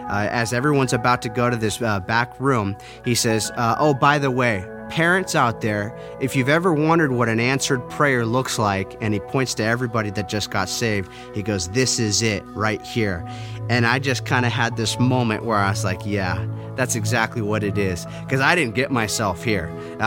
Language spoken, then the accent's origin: English; Huntington Beach, California, United States; And so I find my way right back to my hometown, Huntington Beach, and I'm knocking on the door.